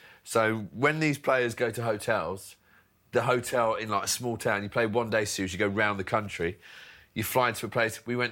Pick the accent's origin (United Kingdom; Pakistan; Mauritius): United Kingdom; England; We are English, so you get a lot of people saying, what a joke.